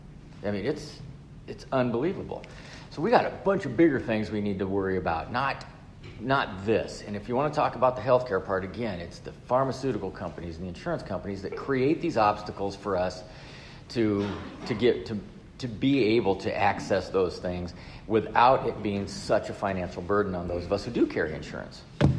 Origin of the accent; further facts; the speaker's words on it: Texas, United States; I'm originally from West Texas. I'm literally a nine iron from Mexico.